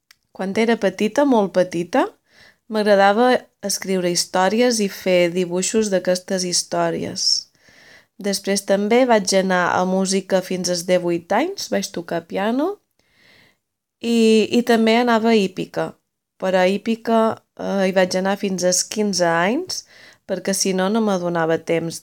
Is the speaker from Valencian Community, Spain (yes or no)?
no; Balearic Islands, Spain; Som una lota de Menorca, una illa de les Illes Balears, en el Mediterrani